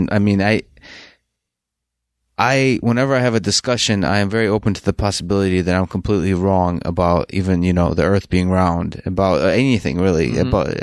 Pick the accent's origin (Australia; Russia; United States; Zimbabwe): Russia; Like when I grew up in Russia, it's more common to just argue and yell with your family about politics.